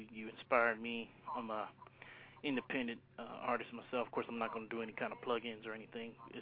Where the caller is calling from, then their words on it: Brownwood, Texas, United States; I'm calling from Brownwood, Texas.